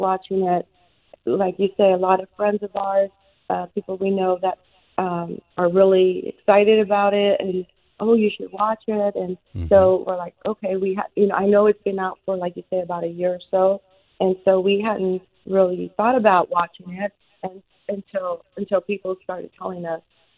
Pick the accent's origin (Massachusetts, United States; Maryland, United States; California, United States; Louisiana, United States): California, United States; Well, I'm from California.